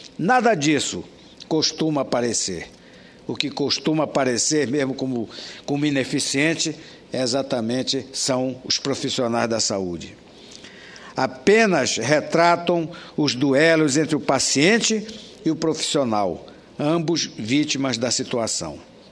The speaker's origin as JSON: {"language": "Portuguese", "region": "Amapá", "country": "Brazil", "said": "tive a honra de exercer na minha terra a maior parte da minha carreira de médico, inclusive dirigindo hospitais, presidindo a Associação Médica do Amapá"}